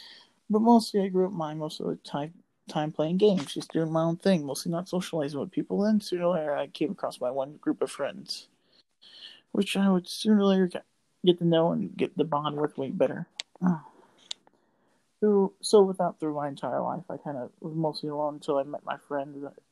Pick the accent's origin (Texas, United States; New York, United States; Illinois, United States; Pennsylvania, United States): Illinois, United States; I was about to say my last name, but … I come from Illinois. Live next to St. Louis, I'll say, just to keep my, area kind of closed. But mostly I kind of grew up here and been raised here my entire life.